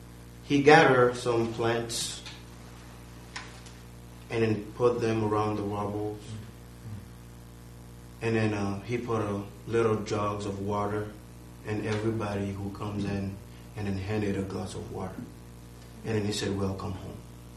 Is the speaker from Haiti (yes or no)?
yes; Haiti; So as a young Haitian growing up in Haiti and then lives in Haiti still